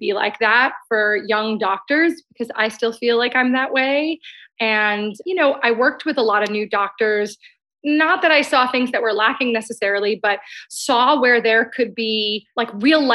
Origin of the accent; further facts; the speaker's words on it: Queens, New York, United States; Sure. So I'm from Queens, which is a borough in New York City. I'm a first generation American.